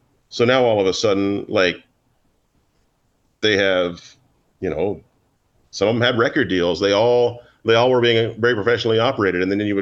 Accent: Oklahoma, United States; I grew up in Oklahoma, and my family, especially my grandparents, they subscribed to all of the newspapers, and that was the Daily Oklahoma and the Tulsa World and the Dallas Morning News.

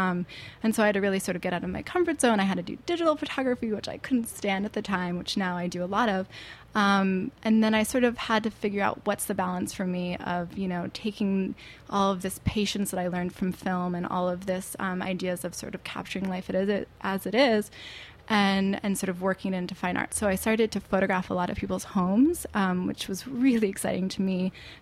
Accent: Hastings on Hudson, New York, United States; So I grew up in Westchester in Hastings on Hudson

